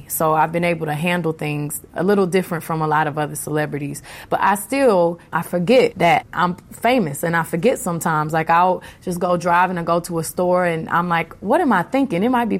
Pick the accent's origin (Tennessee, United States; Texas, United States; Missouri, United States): Texas, United States; Houston; I came from Houston, Texas. There wasn't many R&B pop stars from Houston, Texas.